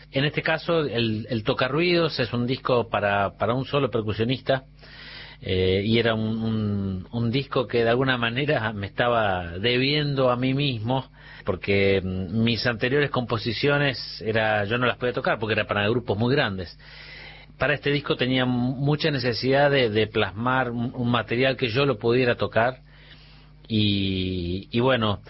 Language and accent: Spanish; Lincoln, Buenos Aires Province, Argentina; soy de Lincoln, provincia de Buenos Aires, y soy músico, percusionista, compositor